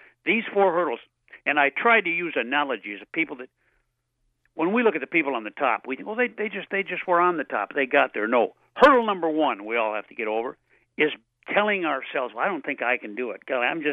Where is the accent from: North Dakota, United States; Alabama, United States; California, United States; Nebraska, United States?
North Dakota, United States; I grew up in poverty in North Dakota, so in the summer I had to get a job since I was 10 years of age.